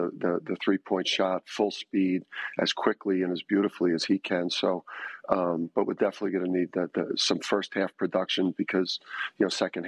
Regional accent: Jersey City, New Jersey, United States; I'm from Jersey City and I was raised by tough people.

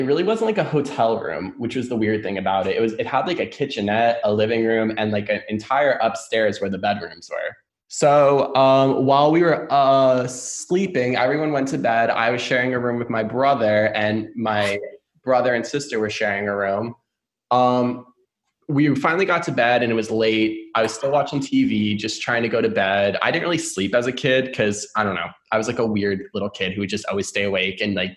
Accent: New York, United States; now in Tampa, United States; I'm originally from New York, so it's like the easiest reference for me to make.

